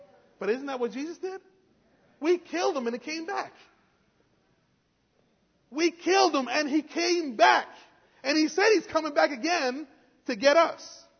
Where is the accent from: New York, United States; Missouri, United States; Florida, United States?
New York, United States; First of all, I was from New York. Even my best friend couldn't reach me.